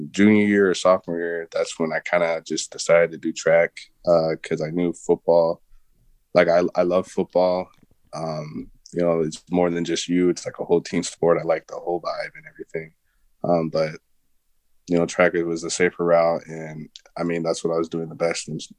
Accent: Rice Lake, Wisconsin, United States; also born or lived in Oklahoma; And then we moved up to Rice Lake, Wisconsin. I usually just tell people I'm from Wisconsin because I feel like that's where I spent the most important parts of my life, you know, middle school, high school.

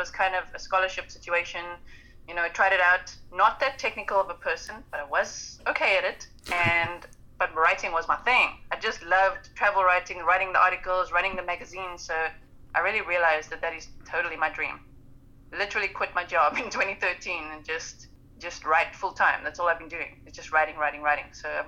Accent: South Africa; accent: South African; now in Utrecht, Netherlands; I am in the Netherlands, in the center of it, in Utrecht. I'm from South Africa, so that's what the accent is all about.

